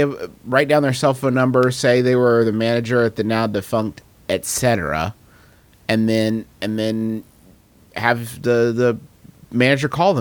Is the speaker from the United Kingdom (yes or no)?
yes; Scotland, United Kingdom; I'm from Scotland